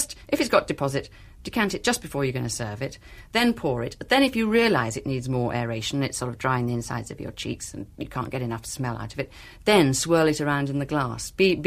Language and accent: English; North West England, United Kingdom; when I was brought up in Cumberland, the word wine, every time it was said as though it had quotation marks around it